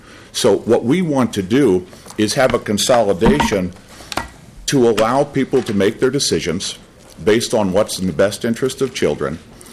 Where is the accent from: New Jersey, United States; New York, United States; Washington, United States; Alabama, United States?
New Jersey, United States; I will apologize in advance. I'm not very political. I'm an Irish Catholic boy out of New Jersey. And so sometimes in the Midwest, my candor is either positive or negative.